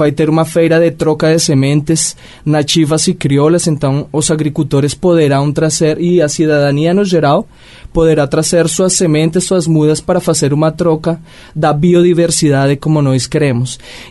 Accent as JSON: {"language": "Portuguese", "country": "Colombia", "second_language": "Portuguese", "lives_now": "Brazil", "said": "Na minha trajetória lá na Colômbia, eu sou colombiano"}